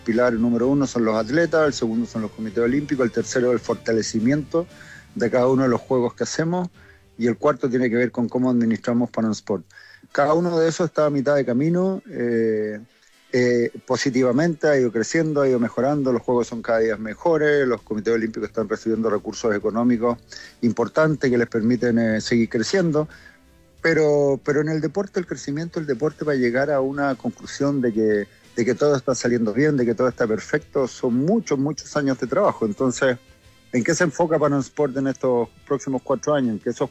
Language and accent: Spanish; Chile; de ser chileno, orgulloso de lo que vi en mi país